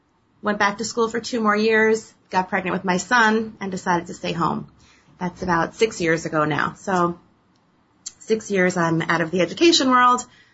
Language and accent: English; Westchester, New York, United States; Born and raised in Westchester, probably I'd say 4, maybe 5 generations here. Started out in my young years as a school teacher in Eastchester.